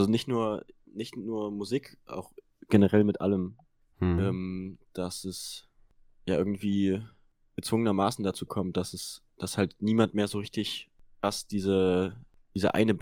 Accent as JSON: {"language": "German", "town": "Apolda", "region": "Thuringia", "country": "Germany", "lives_now": "Weimar, Germany", "said": "Guten Tag … Ich komme aus Apolda, wohne zum Glück jetzt in Weimar."}